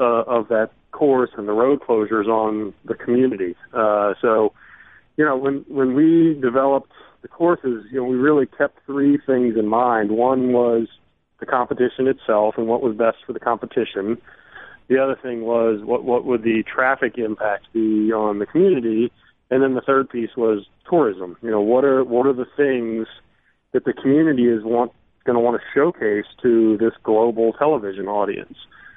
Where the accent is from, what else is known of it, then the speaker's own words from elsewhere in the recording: Richmond, Virginia, United States; And it just so happened that Medalist Sports was headquartered in Richmond, so, which, you know, I'm from Richmond, so, you know, I got a job with Medalist